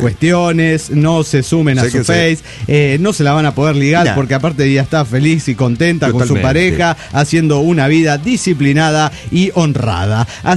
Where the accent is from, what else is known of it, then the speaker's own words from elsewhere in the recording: Bolivia; born there; moved away; Primero de septiembre salgo rumbo a Bolivia, mi tierra natal.